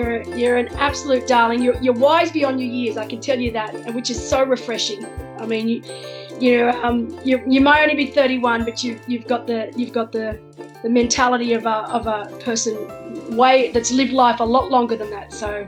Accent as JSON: {"language": "English", "town": "Wollongong", "region": "New South Wales", "country": "Australia", "said": "And I'm from Wollongong originally, so down on the south coast of Sydney."}